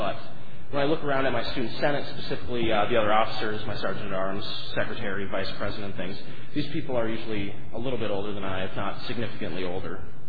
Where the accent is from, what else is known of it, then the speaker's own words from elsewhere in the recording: Detroit Lakes, Minnesota, United States; I hail from Detroit Lakes, Minnesota